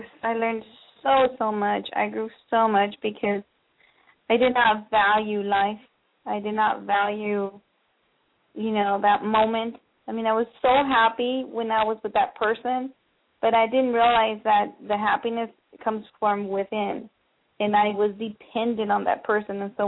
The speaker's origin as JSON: {"language": "English", "town": "Los Angeles", "region": "California", "country": "United States", "said": "From Los Angeles, California."}